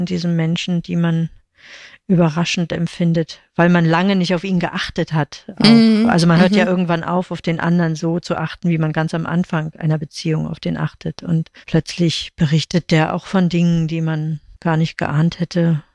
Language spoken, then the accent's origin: German; East Germany, Germany; So wie ich ja auch als Ostdeutsche nicht meine Vergangenheit verlassen kann